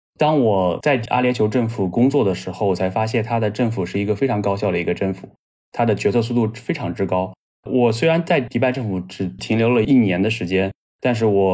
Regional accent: China; now in Middle East; 他们阿拉伯人听到我是中国人的时候

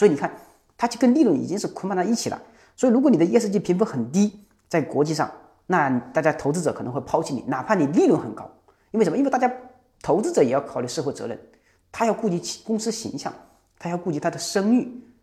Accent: Jiangxi, China; 这是我们江西的企业，我老家是江西。

